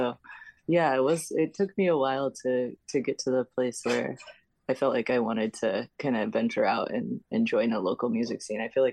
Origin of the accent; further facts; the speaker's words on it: Kalamazoo, Michigan, United States; also born or lived in Chicago, United States; Yeah. I grew up in Kalamazoo, Michigan. I went to school in Chicago at Columbia College in Chicago. And after college, I moved out to the West Coast